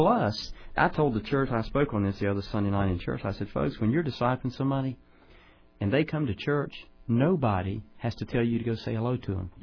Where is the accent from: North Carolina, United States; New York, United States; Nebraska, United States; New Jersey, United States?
North Carolina, United States; I'm from North Carolina, remember, folks.